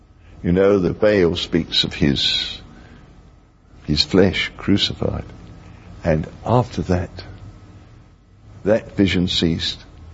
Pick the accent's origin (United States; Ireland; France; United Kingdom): United Kingdom; England; And being English, we don't like to lay on the floor.